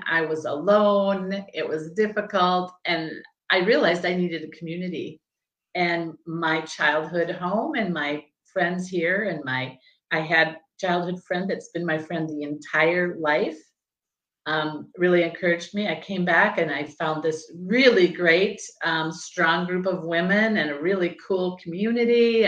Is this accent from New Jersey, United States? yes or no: no; Decorah, Iowa, United States; So I live in Decorah, Iowa, mm-hmm. and that's kind of new and kind of old for me. I grew up in Decorah, Iowa.